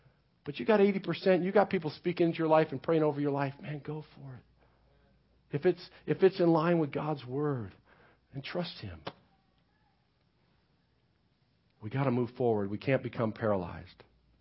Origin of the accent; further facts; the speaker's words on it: Midwest, United States; I grew up in the Midwest. I'll tell this story really quick.